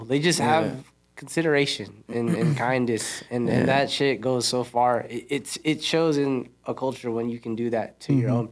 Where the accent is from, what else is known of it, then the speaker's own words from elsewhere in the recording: Philippines; being Asian myself, I'm Filipino.